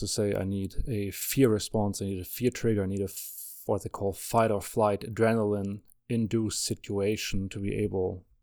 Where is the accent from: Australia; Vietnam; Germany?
Germany; now in United States; I live in the US, so the US epitomizes this. I grew up in Germany, another country that epitomizes this.